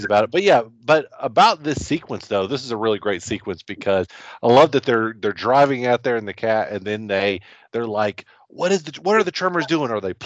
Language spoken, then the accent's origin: English; Kentucky, United States; I'm from Kentucky too. I don't like them.